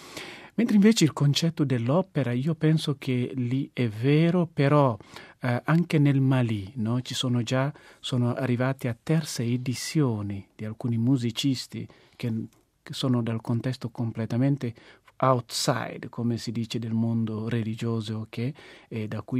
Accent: Guinea-Bissau; quello che io ho iniziato anche a fare nel mio paese, in Guinea-Bissau

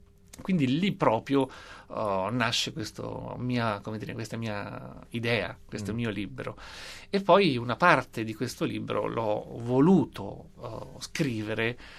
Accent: Umbria, Italy; io sono umbro

